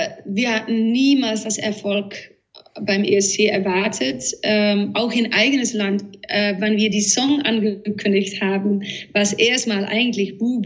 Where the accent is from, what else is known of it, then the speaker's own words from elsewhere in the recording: Overijssel, Netherlands; born there; German is a second language; so ein Vogel, die viel vorkommt, so in wo ich geboren bin, so neben die Grenze eigentlich, in der Nähe von Enschede.